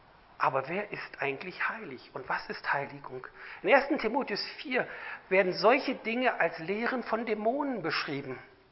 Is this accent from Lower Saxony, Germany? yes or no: yes; Lower Saxony, Germany; Nun, ich komme aus Niedersachsen und nicht weit von uns ist entfernt die Nordsee.